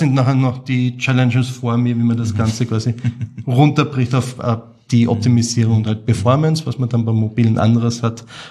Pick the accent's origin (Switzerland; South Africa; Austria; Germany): Austria; Gleisdorf, Styria; Steiermark. Ich komme aus Kleisdorf, südöstlich quasi von Graz.